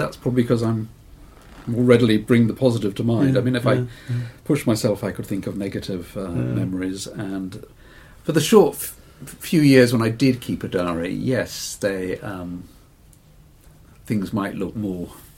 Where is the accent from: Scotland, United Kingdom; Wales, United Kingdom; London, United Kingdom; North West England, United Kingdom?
North West England, United Kingdom; Liverpool; born there; I was born shortly after they came to England, as I was born in Liverpool, which I have absolutely no memory.